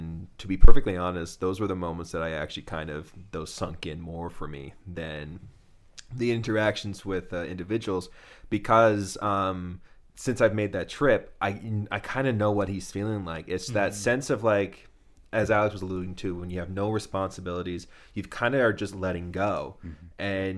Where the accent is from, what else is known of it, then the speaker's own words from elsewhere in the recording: Canada; But seeing a Canadian movie presented like this, it I don't know, it does make, as a Canadian, it does mean a little bit more to me.